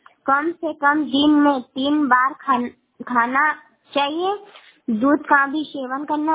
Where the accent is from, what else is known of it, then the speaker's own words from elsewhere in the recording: Sankura, India; मैं ग्राम सांकुरा से हूँ।